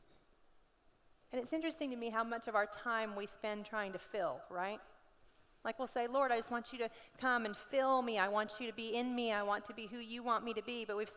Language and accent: English; Dallas, Texas, United States; I'm from Dallas. You know how shiny it is there?